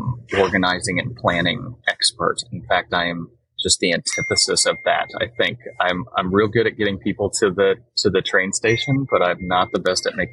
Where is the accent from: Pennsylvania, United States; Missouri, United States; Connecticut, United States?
Missouri, United States; I was born here in Southwest Missouri. I moved around a little bit, but I spent the vast majority of my life here. We're in the heart of the Ozarks